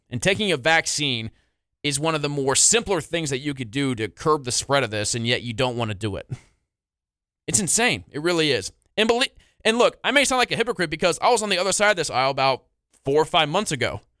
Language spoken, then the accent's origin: English; Ozark, Missouri, United States; actually in my hometown of Ozark, Missouri, which is about a suburb 10, 15 minutes away from Springfield.